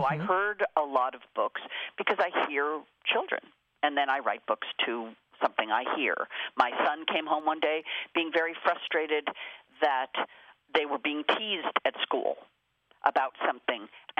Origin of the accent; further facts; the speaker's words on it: Los Angeles, California, United States; I am born and raised in Los Angeles, so it has been